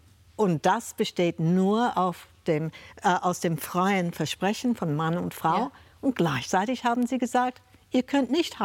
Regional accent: Australia; moved away as an adult; Weil die deutsche Geschichte mich schon immer fasziniert hatte, auch als Kind in Australien.

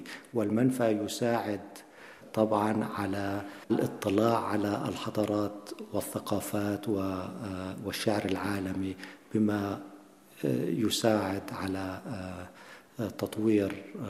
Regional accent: Palestine; أنا كإنسان فلسطيني عشت تحت الاحتلال

